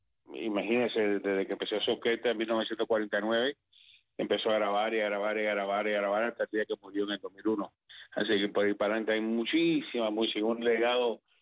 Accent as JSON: {"language": "Spanish", "region": "New York", "country": "United States", "tie": "born there", "said": "Yo nací en Nueva York en 1972"}